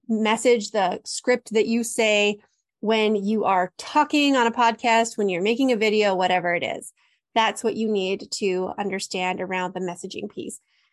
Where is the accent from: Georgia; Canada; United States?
Canada; I'm Canadian, so I'm niche, okay?